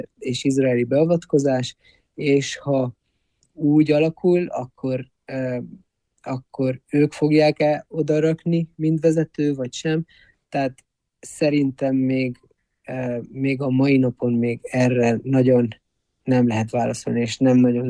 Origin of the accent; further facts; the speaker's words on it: Iran; mi, mint irániak